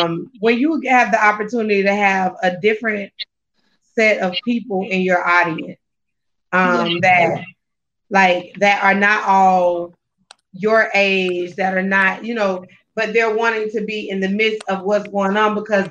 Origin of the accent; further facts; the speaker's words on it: Tallahassee, Florida, United States; because I'm right here from Tallahassee.